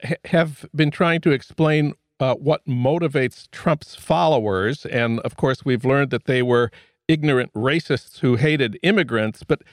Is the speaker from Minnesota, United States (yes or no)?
yes; St. Paul, Minnesota, United States; That's news from my hometown of St. Paul.